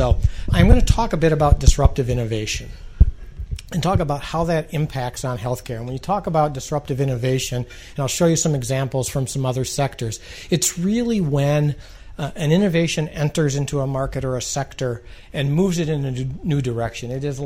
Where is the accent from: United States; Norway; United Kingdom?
United States; Milwaukee, Wisconsin; now in Omaha, United States; I came from Milwaukee, so you can imagine.